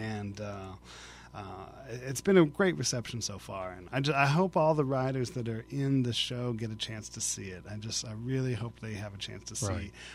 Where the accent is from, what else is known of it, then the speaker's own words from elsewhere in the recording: Kansas, United States; It's been at a museum back near where I grew up in Kansas at K-State University.